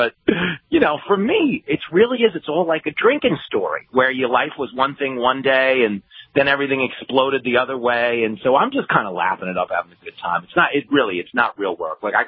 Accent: Levittown, New York, United States; I grew up in Levittown, which was all GIs returning home from World War II. That's what I grew up around, guys who served the country.

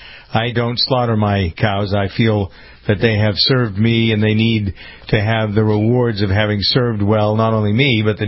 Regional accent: United States; I am an American family farmer as well, been on the farm all my life, been around cattle.

